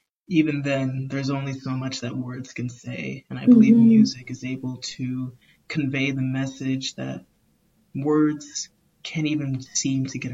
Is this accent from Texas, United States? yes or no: yes; El Paso, Texas, United States; I was born and raised in El Paso, by the way.